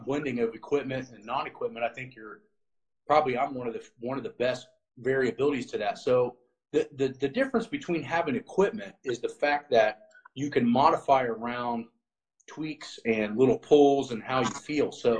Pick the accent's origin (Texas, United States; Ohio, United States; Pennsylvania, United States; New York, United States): Ohio, United States; And a lot of it was because I was in Florida and I was from Ohio